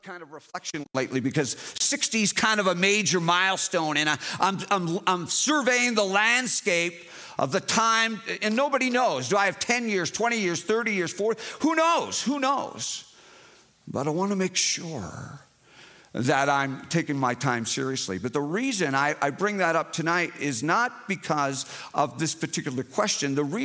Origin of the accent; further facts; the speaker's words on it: Atlantic Canada, Canada; and I'm actually from the East Coast of Canada, and I was in business for myself.